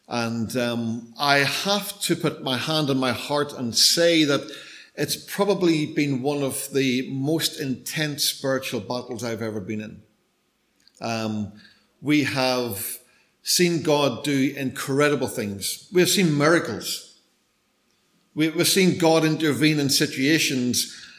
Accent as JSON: {"language": "English", "town": "Belfast", "region": "Northern Ireland", "country": "United Kingdom", "said": "And yes, I'm from Belfast, so we would normally say, what about you?"}